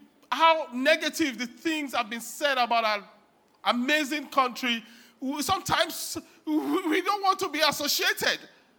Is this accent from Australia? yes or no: no; Nigeria; now in United States; But many times I have to say to myself, no, I'm as proud as I'm American as I'm Nigerian.